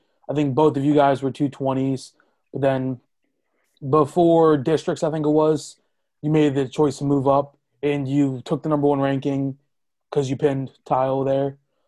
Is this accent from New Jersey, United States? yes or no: yes; South Brunswick, New Jersey, United States; I'm from South Brunswick, so we were in a quad against you guys.